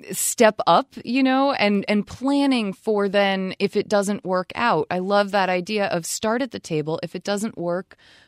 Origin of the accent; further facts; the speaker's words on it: Vermont, United States; And even when I'm not in Vermont, I'm not in my home state, I notice a difference.